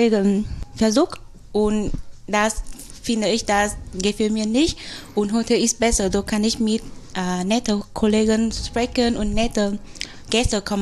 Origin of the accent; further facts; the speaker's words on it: Vietnam; German is a second language; now in Germany; ich komme aus Vietnam und ich bin aus Azubi in Hotel Sparta Heimat und ich bin auch 20 Jahre alt